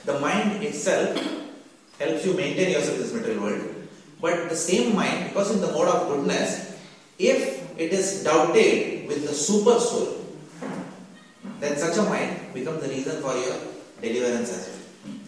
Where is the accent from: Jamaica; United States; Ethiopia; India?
India; Mumbai, Maharashtra; I come from a Tamilian ideal family, for me Lord Murugan was the supreme personality of God initially. Of course, because I come from Bombay, Sai Baba was also the supreme personality of God.